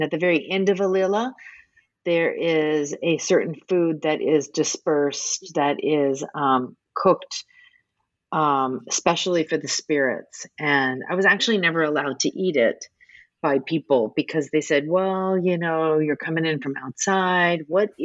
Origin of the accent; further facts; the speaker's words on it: New Orleans, Louisiana, United States; now in Boston, United States; So I'm originally from New Orleans. I do live in Boston. I teach at Boston University, but I'm from New Orleans.